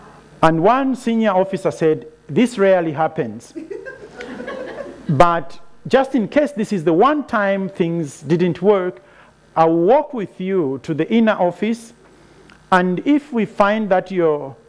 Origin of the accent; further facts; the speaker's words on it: Zambia; My family and I come from Zambia, in between Zimbabwe and Congo in the north.